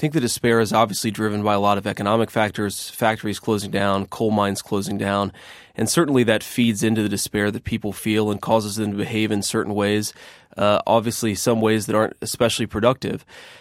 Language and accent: English; Middletown, Ohio, United States; also born or lived in Eastern Kentucky; And so I grew up mostly in the Rust Belt town of Middletown, Ohio. And, you know, but I spent a lot of time in Eastern Kentucky because I grew up with my grandparents